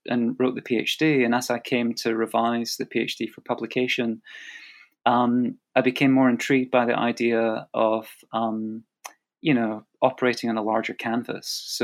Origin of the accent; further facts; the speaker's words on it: United Kingdom; as a British historian working in the UK, you know, getting to the US to conduct the archival research